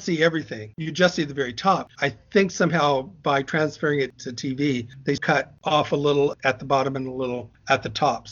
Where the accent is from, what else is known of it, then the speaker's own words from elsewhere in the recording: Corpus Christi, Texas, United States; And that was me growing up. I grew up in Corpus Christi, and I say it's the most boring town on the face of the earth.